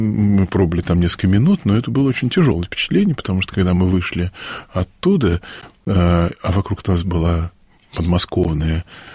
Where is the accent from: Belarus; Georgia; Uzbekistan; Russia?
Russia; Moscow; я такой москвич до мозга костей. Все у меня было в Москве, даже два образования, и армия, и та была под Москвой, и монашество-то мое, собственно, тоже было в центре Москвы.